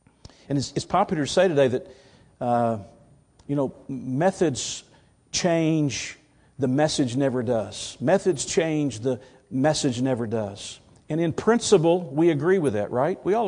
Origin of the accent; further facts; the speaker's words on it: Atlanta, Georgia, United States; my wife and I were raised in Atlanta, Georgia